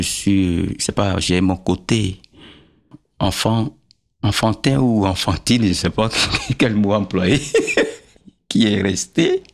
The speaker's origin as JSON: {"language": "French", "town": "Abomey", "region": "Zou", "country": "Benin", "tie": "born or raised there", "said": "il faut reconnaître aussi que j'ai grandi à Abomey où il y a pas mal de cérémonies qui se passent."}